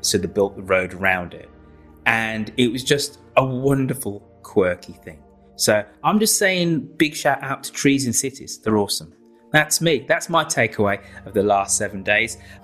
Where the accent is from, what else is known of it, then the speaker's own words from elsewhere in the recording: Birmingham, West Midlands, United Kingdom; you just see all around you in my hometown of Birmingham.